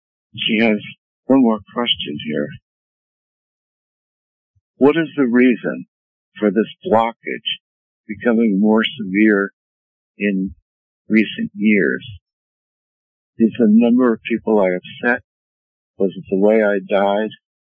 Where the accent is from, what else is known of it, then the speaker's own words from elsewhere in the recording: Perth, Western Australia, Australia; from Perth, Western Australia.